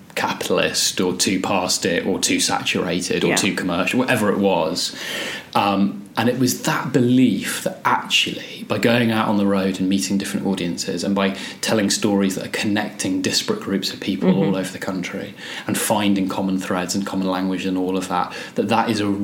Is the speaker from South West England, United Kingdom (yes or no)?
no; Scotland, United Kingdom; moved away as an adult; now in England, United Kingdom; because my parents have English accents, I'd sort of had a slight English accent as a kid. Now I've obviously lost my Scottish accent.